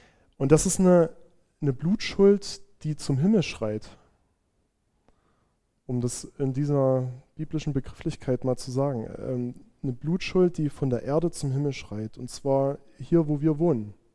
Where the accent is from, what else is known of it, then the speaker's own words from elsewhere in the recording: Annaberg, Saxony, Germany; Was haben wir auch als Annaberger, als Erzgebirgler mit ihnen gemacht?